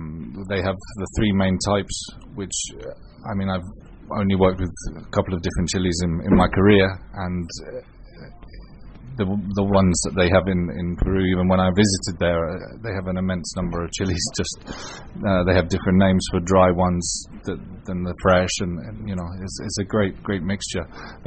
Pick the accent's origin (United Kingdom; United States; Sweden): United Kingdom; England; I'm English through and through.